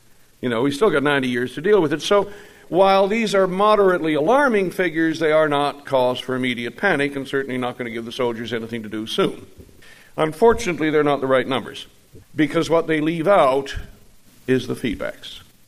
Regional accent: Newfoundland and Labrador, Canada; I grew up in Newfoundland.

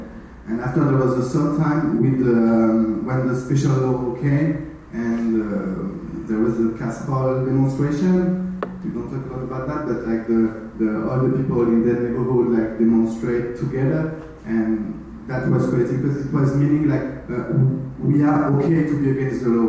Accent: France; English is a second language; And I'm from France originally. When I was younger, there was a lot of strike, like every year.

